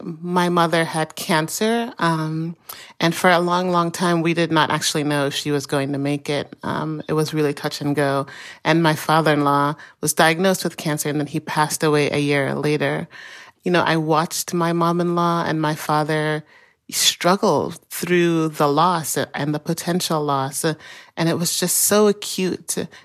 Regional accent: Jamaica; David is Korean-American, I'm Jamaican

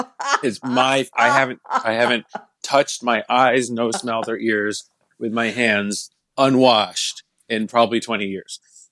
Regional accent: New Milford, New Jersey, United States; I grew up in New Milford, New Jersey. That's where I was until I was like 8

